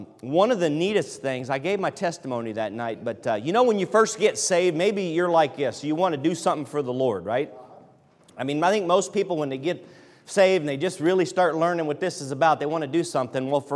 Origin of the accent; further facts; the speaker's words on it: Ohio, United States; I'm from Ohio, so don't hold that against me.